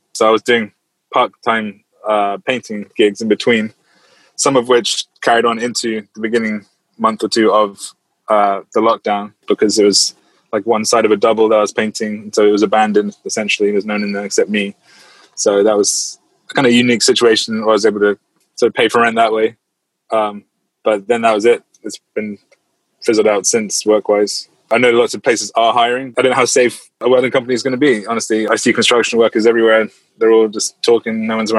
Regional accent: London, United Kingdom; moved away as an adult; also born or lived in Lafayette / New Orleans; now in Destin, United States; I'm from London, England, but I've been living in the States since 2013. I originally moved to Lafayette, Louisiana, and then to New Orleans, and then to Destin, Florida, and then we moved back to New Orleans. Now we're back to Destin

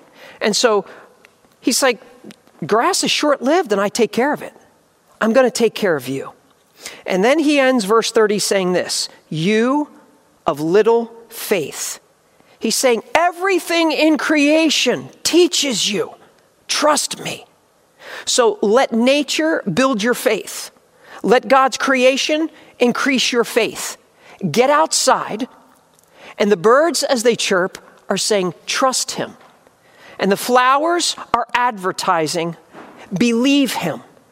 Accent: New Jersey, United States; I grew up at the beach. I grew up in South Jersey, just going to the beach many days of my life.

